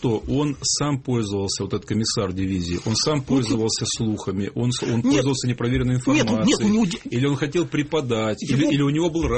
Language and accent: Russian; Altai Krai, Russia; я рос на Алтае. И в маленьком городке, и в средней школе. Рядом с нами была, был такой городок, но сейчас есть город Горняк на границе Алтайского края и Казахстана.